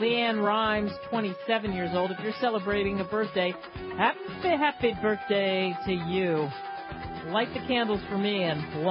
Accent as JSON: {"language": "English", "country": "United States", "said": "It's sort of odd and sort of exhilarating and sort of a weird feeling to be there, especially as an American"}